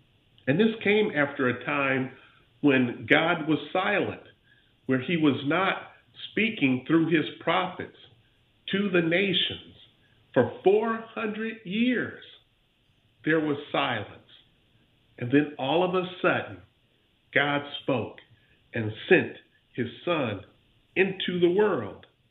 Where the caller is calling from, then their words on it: Pensacola, Florida, United States; I'm calling from Pensacola, Florida. Here in Pensacola, a relatively small city, we are having deaths caused by fentanyl every month.